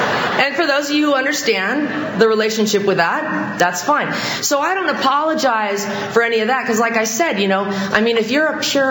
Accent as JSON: {"language": "English", "town": "Arcadia", "region": "California", "country": "United States", "tie": "born or raised there", "said": "My dad's a retired orthopedic surgeon. We were raised in Arcadia."}